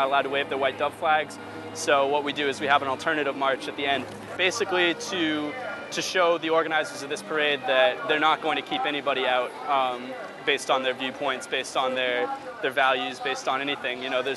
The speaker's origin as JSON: {"language": "English", "region": "New Hampshire", "country": "United States", "said": "I'm from Occupy Boston, originally from New Hampshire, and I spent about 3 months at Dewey Square when the encampment was up."}